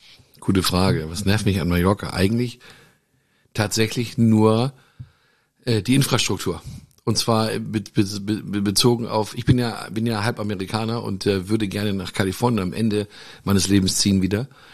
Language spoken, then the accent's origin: German; Hamburg, Germany; ich komme ursprünglich mal aus Hamburg